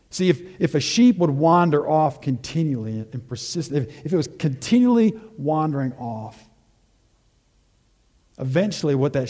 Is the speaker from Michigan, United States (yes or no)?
yes; Detroit, Michigan, United States; Now, I grew up just outside Detroit. There are not many shepherds up there.